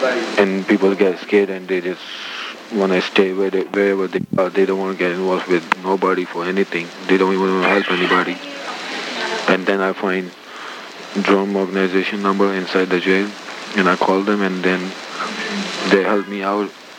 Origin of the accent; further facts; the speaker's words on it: Pakistan; I'm from Pakistan.